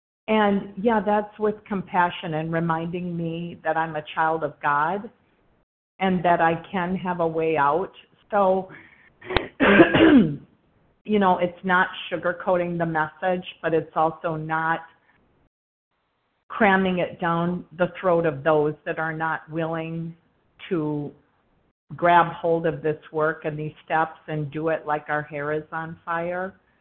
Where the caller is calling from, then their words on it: Minneapolis, Minnesota, United States; I'm in Minneapolis, Minnesota, Central Time.